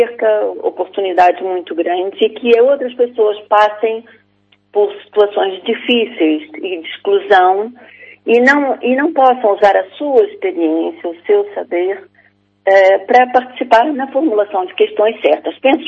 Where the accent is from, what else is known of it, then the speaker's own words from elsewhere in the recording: Brazil; moved away as an adult; now in Portugal; eu vim do Brasil com 18 anos, já lá vai muito tempo, não disse a minha idade, mas já lá vai muito tempo. Portanto, vim com 18 anos, vim num contexto em que Portugal era uma sociedade fechada, cheguei cá em 72